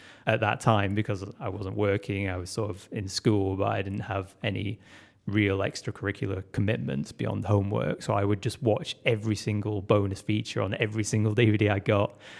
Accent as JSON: {"language": "English", "town": "Burnley", "region": "North West England", "country": "United Kingdom", "tie": "born or raised there", "said": "which is a small town near where I grew up in Burnley in Lancashire."}